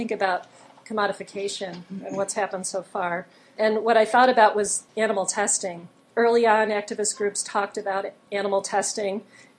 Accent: Ithaca, New York, United States; I come from Ithaca, which is a pretty progressive place, and we have a very large localized food movement.

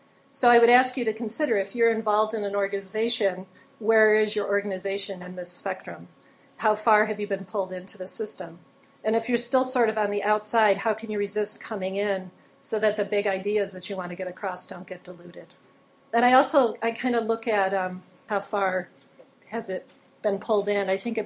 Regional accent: Ithaca, New York, United States; I come from Ithaca, which is a pretty progressive place, and we have a very large localized food movement.

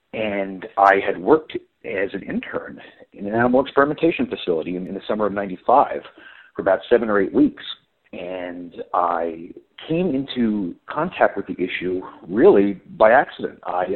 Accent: Fort Lee, New Jersey, United States; now in Washington, United States; Nowadays, I work in Washington, D.C. I'm originally from Fort Lee, New Jersey, right outside of New York City.

